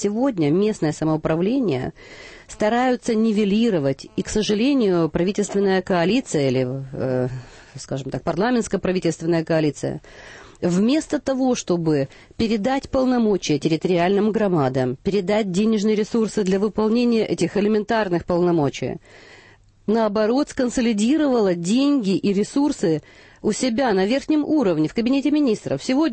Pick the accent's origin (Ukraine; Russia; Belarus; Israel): Ukraine; Я лично, как украинка, не готова еще к передаче своего суверенитета